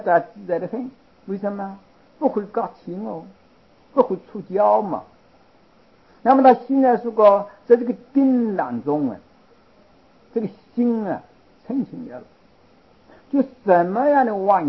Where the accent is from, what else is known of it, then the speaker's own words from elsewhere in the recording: China; 用我们中国人的这个说话来说，周皇帝啊出将入相